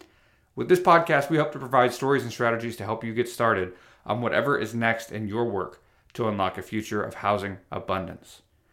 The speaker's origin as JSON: {"language": "English", "town": "New Braunfels", "region": "Texas", "country": "United States", "tie": "born or raised there", "lives_now": "Austin, United States", "said": "I'm also a seventh-generation Texan. I was born in Houston, grew up in New Braunfels, and still live here in Texas despite it all, but these days I call Austin my home."}